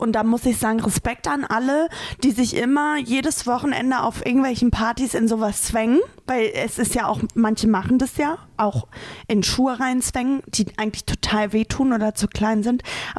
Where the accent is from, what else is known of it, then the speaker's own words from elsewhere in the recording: Berlin, Germany; wir kommen hier nicht aus Rostock, wir kommen aus Berlin.